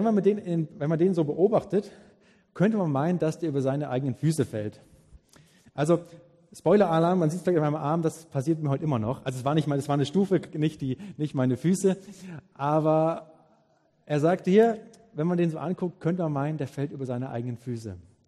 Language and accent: German; Bavaria, Germany; Ich komme ja aus dem Allgäu.